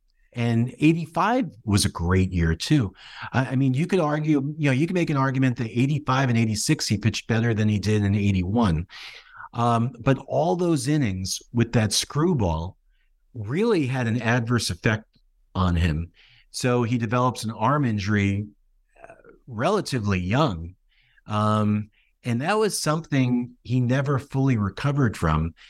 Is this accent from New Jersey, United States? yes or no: yes; New Jersey, United States; You know, I grew up in New Jersey, and you know, I rooted for the Mets and the Yankees